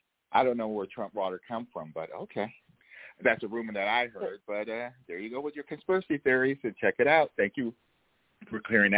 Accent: South Carolina, United States; also born or lived in Philadelphia; When I was a kid growing up in South Carolina.

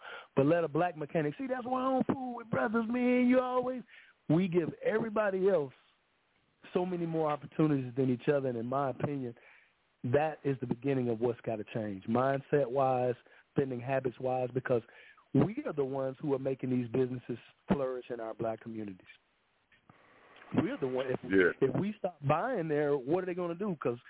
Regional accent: Birmingham, Alabama, United States; because I'm from Birmingham, Alabama, so I have a serious history.

